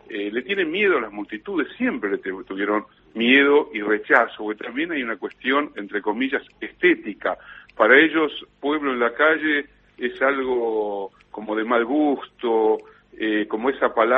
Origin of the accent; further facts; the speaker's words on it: Argentina; Es el fútbol metáfora, en algún sentido, de lo que somos los argentinos, de cómo vivimos, cómo sentimos.